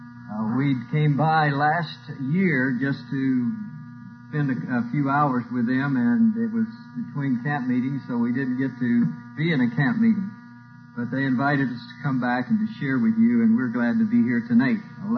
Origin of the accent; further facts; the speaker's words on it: Hemet, California, United States; We're from California, from a little town in Riverside County called Hemet.